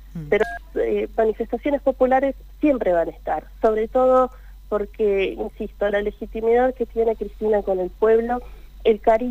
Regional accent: Argentina; como argentinos y argentinas

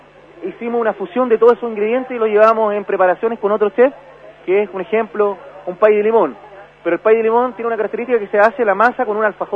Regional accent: Pica, Tarapacá, Chile; Sí, soy chef chileno, vengo de la ilustre municipalidad de Pica. Pica es un oasis que está al interior de Iquique, a 100 kilómetros. Un oasis tropical.

